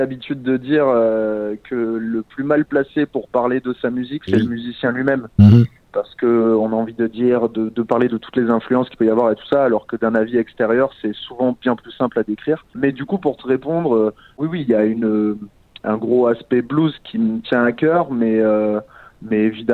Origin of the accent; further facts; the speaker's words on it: France; je suis français et toute ma famille aussi. Je n'ai pas d'origine anglo-saxonne ou quoi.